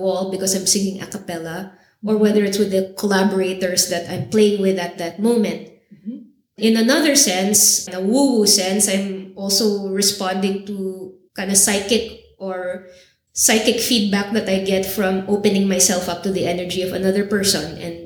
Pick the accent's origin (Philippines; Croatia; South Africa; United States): Philippines; I feel a huge hesitation with representing myself as a Filipino, not from an indigenous tradition, not working with any clear lineage.